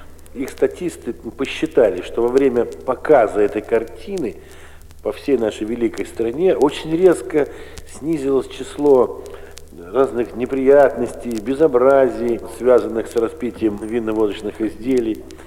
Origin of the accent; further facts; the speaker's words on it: Moscow, Russia; Я москвич, родился в Москве. В Москве учился, в Москве кончил школу, очень среднюю.